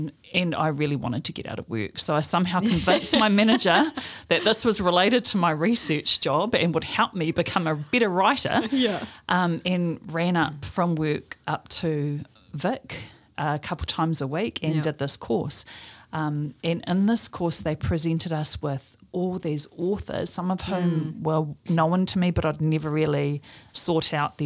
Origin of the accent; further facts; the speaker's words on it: Taranaki, New Zealand; I've been told I don't look like I'm from Taranaki, that I don't have that Taranaki look about me.